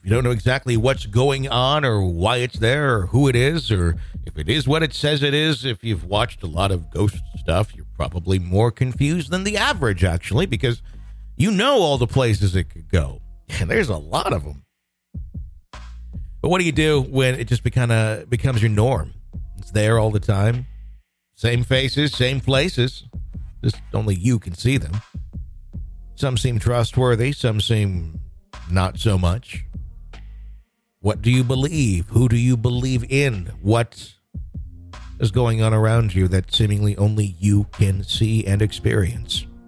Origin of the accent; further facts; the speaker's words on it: Southend-on-Sea, East of England, United Kingdom; I grew up in the South End, on sea in England, on average town an hour east of London.